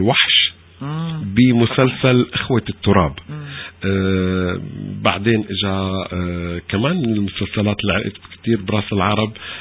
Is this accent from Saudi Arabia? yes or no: no; Syria; نحن سوريين ما كنا نفهم غير اللهجة المصرية